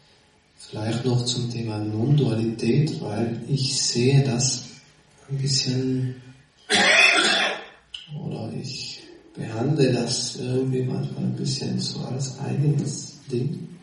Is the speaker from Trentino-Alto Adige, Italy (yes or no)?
yes; Trentino-Alto Adige, Italy; bin aus der Gegend hier, aus Südtirol. Und lebe dort mit meiner Familie, habe mittlerweile 4 Kinder.